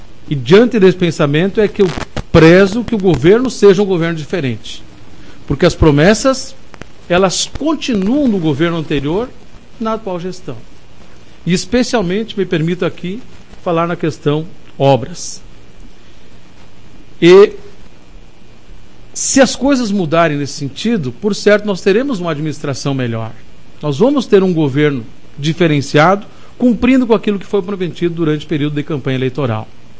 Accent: Brazil; born there; Dizer que a Vila Laura, onde nasci, vai ter mais atenção deste vereador.

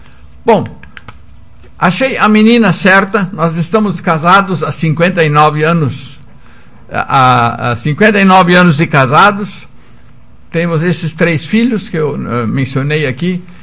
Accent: Agudo, Rio Grande do Sul, Brazil; born there; mas de Agudo, o Morro Agudo, o Morro Pelado, lá onde eu nasci

